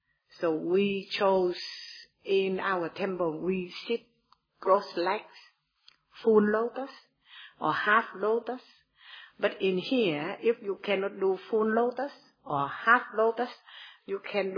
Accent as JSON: {"language": "English", "region": "South Vietnam", "country": "Vietnam", "said": "And I am from Vietnam, so my master is a Vietnamese."}